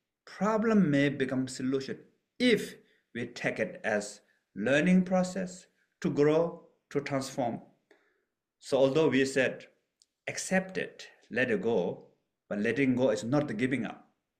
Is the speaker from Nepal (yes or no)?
yes; Nepal; So one example is in my hometown, I was born in the middle of Himalaya Mountain in Nepal.